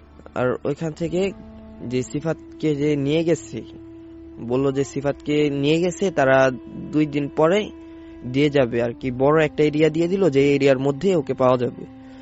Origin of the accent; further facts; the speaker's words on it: Faridpur, Dhaka Division, Bangladesh; আমাদের গ্রামের বাড়ি ফরিদপুর, ফরিদপুর আকটেরচর মাদ্রাসায় আমরা পড়তাম।